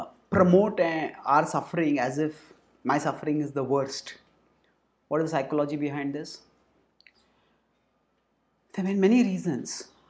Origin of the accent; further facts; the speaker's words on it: India; And just like, say, I come from India where people are mad for cricket.